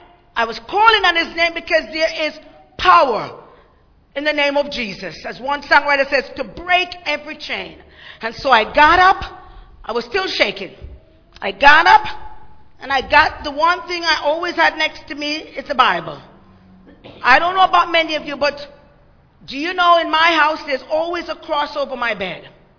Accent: Jamaica; since I'm Jamaican

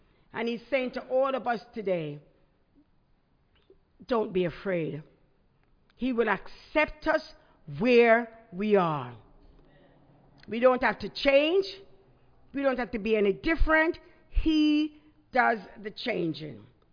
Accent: Jamaica; I'm from Jamaica and, you know, going to church.

